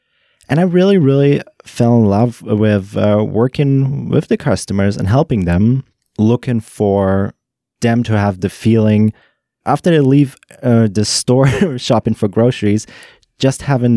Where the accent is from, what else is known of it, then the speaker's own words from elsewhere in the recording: Germany; moved away as an adult; I'm actually, I immigrated from Germany.